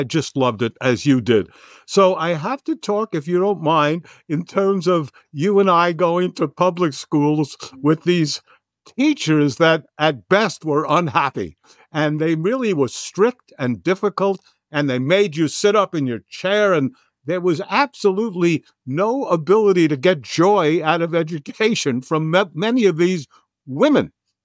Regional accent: New York City, New York, United States; me growing up in the Bronx, we kind of had neighborhoods that don't exist in much of the country any longer.

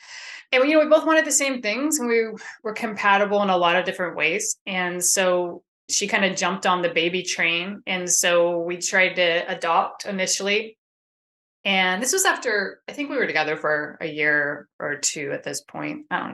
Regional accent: Sacramento, California, United States; I am from Sacramento, California area.

